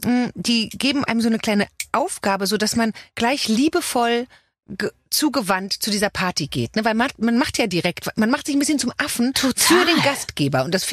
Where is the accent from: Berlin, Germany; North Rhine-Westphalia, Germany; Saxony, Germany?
North Rhine-Westphalia, Germany; Düsseldorf; ich bin ja aus Düsseldorf und da ist ja Karneval großgeschrieben